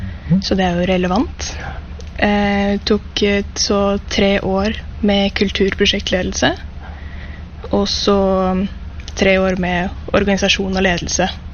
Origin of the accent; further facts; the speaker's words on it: Oslo, Norway; also born or lived in Lillehammer; now in Jostedalen, Norway; Jeg er fra Oslo, men har bodd på Lillehammer siden 2014, og så kom jeg til Jostedalen da i fjor.